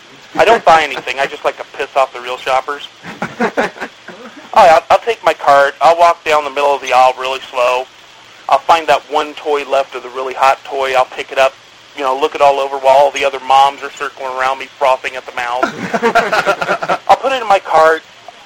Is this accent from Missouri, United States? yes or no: no; Iowa, United States; now in Sterling, United States; It's by Chicago. I'm originally from Iowa.